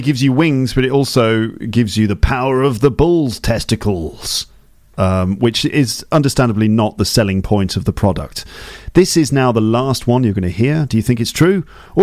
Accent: England, United Kingdom; I'm so white and English. It doesn't work when I talk about funk music when I'm from England.

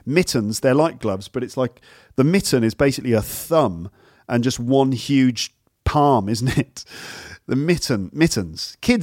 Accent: United Kingdom; I'm British.

